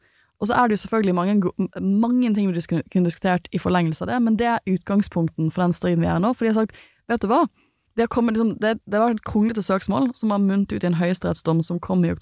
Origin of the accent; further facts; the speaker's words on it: Western Norway, Norway; jeg har ikke vokst opp i en del av Norge, jeg har vokst opp på Vestlandet